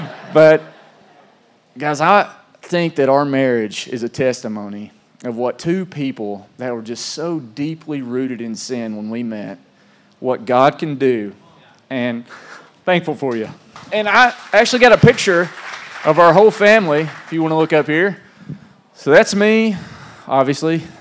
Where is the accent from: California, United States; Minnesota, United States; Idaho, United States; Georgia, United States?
Georgia, United States; Adairsville; moved away as an adult; also born or lived in East Tennessee; I grew up here in Adairsville. I moved away when I was 20 years old to East Tennessee, where we spent, 10 to 12 years. Moved back down here in 2023.